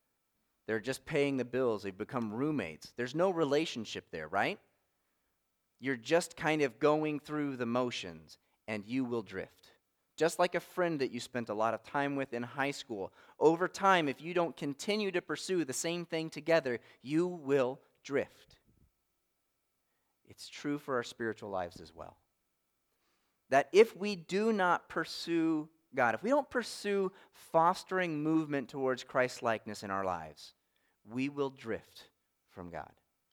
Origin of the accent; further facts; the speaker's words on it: West Virginia, United States; I grew up in West Virginia, you know, so we do that kind of thing. We sit on rivers.